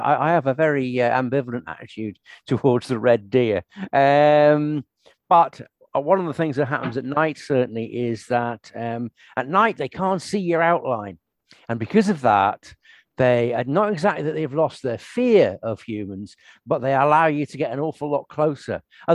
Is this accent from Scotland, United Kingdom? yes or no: yes; Scotland, United Kingdom; I'm from Scotland, and we've got a lot more freedom here.